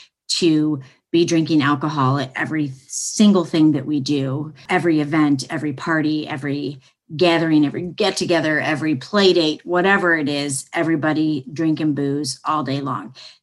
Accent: Midwest, United States; I'm from the Midwest. I say pop. I understand it's soda around the rest of the country.

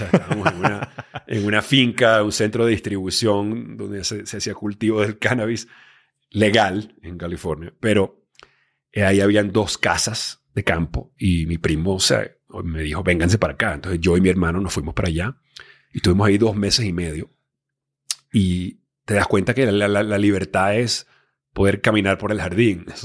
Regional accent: Venezuela; moved away as an adult; also born or lived in Miami / Los Angeles / New York; yo me crié en Venezuela. A los 18 años ya estaba que me quería escapar del país en deterioro. Me fui a Estados Unidos, al sueño americano. Estudié en Miami. Luego tuve la oportunidad de trabajar en televisión por muchos años en Los Ángeles, en Nueva York.

